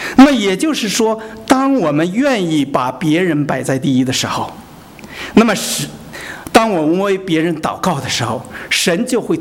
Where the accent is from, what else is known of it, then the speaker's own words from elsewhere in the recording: China; 我们中国人呢，有一句话叫独善其身啊